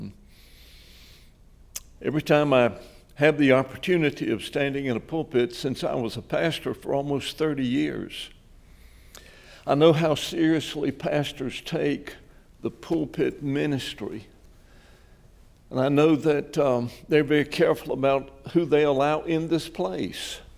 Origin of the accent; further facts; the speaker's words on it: Reidsville, North Carolina, United States; Bruce mentioned that I grew up in Reidsville. I grew up in the home of a bivocational pastor. My daddy was a machinist by day at the American Tobacco Company in Reidsville.